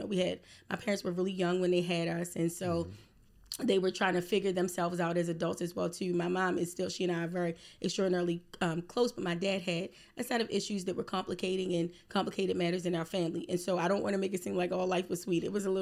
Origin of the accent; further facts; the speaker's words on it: Baltimore, Maryland, United States; Baltimore. I'm from Baltimore. I'm serious about it. East Baltimore, to be exact. I was born in West Baltimore, but I grew up in East Baltimore.